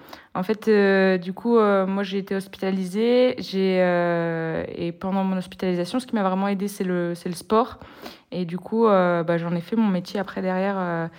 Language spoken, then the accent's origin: French; Brest, Brittany, France; Je suis de Brest, donc la pointe du Finistère, quoi, la pointe.